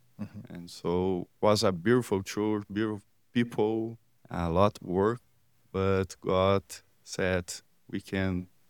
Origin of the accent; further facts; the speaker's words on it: Três Passos, Rio Grande do Sul, Brazil; I'm from Brazil. Specifically, I'm from a small city in Rio Grande do Sul. The city is Três Passos, a small city. And I studied in Seminary Concordia in Rio Grande do Sul, São Paulo.